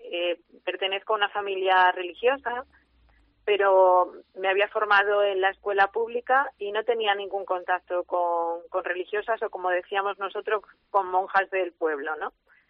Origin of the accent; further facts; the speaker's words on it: Guadix, Andalusia, Spain; now in Cáceres, Spain; yo soy religiosa, hija de María, madre de la Iglesia. Llevamos ya unos cuantos añitos en la ciudad de Cáceres, pero soy natural de Guadix, un pueblo de Granada